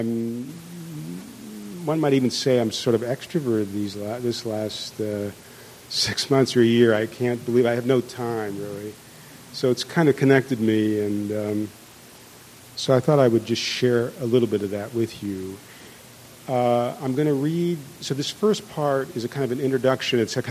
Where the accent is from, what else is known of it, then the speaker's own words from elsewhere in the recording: Ohio, United States; And I'm from Ohio, actually, an industrial town, a steel town, and I came out to California.